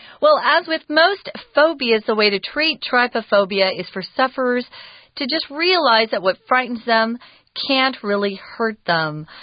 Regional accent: Arizona, United States; Scorpion is what I always think of because I'm from Arizona.

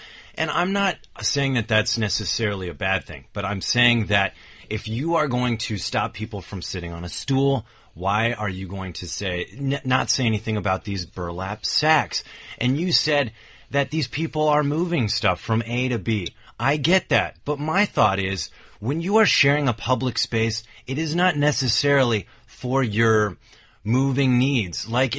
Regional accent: San Francisco, California, United States; I did spend a significant part of my youth growing up in San Francisco, and we have the BART, Bay Area Rapid Transit.

